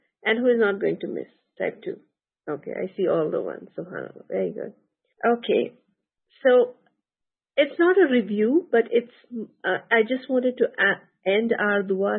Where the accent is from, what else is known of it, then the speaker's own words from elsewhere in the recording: Atlanta, Georgia, United States; I'm from Atlanta, Georgia. I am a student of Quran just like you all.